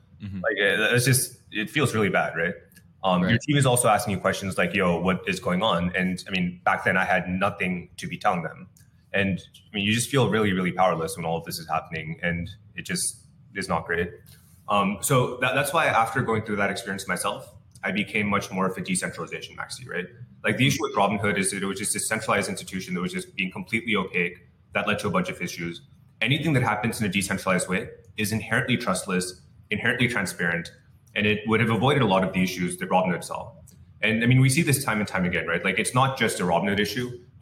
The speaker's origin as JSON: {"language": "English", "region": "California", "country": "United States", "tie": "born or raised there", "said": "Yeah, so my background is I grew up in the Bay Area."}